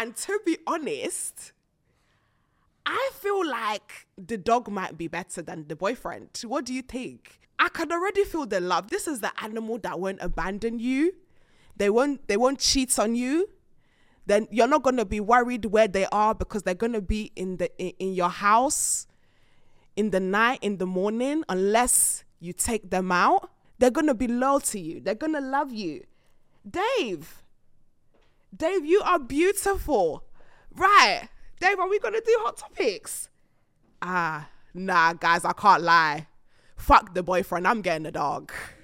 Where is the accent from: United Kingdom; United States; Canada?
United Kingdom; Bedford, East of England; Right, so I grew up in Bedford.